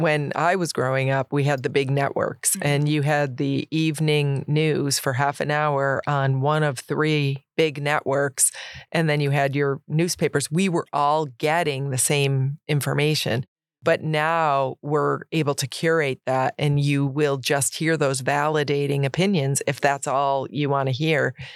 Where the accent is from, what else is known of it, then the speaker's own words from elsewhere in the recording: New York, United States; That would be very different than Savannah and I have growing up in Central New York